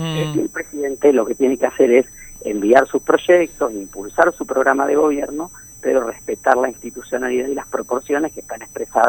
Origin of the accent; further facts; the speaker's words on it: Santa Fe, Argentina; nosotros como santafesinos hemos visto el efecto que tuvo la privatización y desguace del Banco Provincia de Santa Fe en los años 90